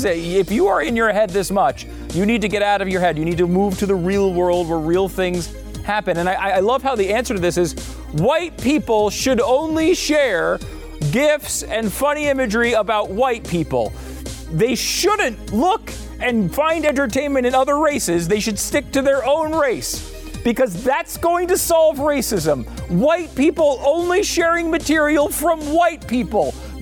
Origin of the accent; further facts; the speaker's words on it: United States; as an American, a lifelong Toronto Blue Jays fan as an American